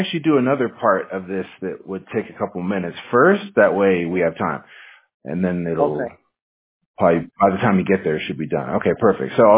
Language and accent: English; Washington, United States; now in California, United States; I'm actually from Washington State, so I'm used to the cold.